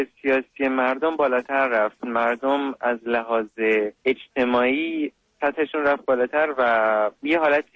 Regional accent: Iran; now in France; خودم الان چون توی خارج هستم میبینم، تا من به یکی میگم من ایرانیم

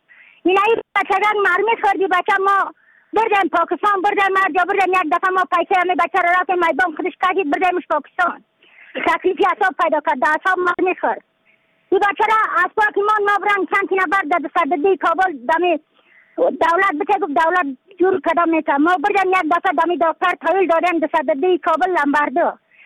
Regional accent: Badakhshan, Afghanistan; از بدخشان هستم، مرکز بدخشان، ولسوالی اقلی پایان، قیره بینگ.

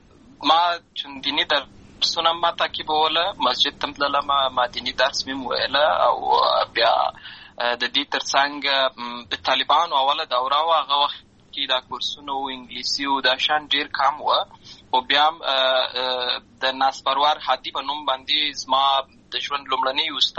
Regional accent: Lashkar Gah, Helmand, Afghanistan; also born or lived in Uruzgan; زه په اصل کې د اروزګان ولایت یم، اما زه په هلمند ولایت لښکرګاه کې پیدا شوی یم، امالته لوی شوی یم، امالته مې ښوونځی لوستی ده

